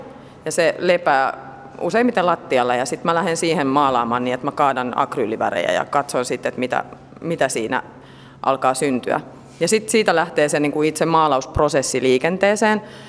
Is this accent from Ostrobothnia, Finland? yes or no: no; Helsinki, Uusimaa, Finland; also born or lived in Espoo; mä oon helsinkiläinen taiteilija, vaikkakin mä oon syntynyt Espoossa, mutta että kyllä mä koen, että mä oon ihan täysiä helsinkiläinen.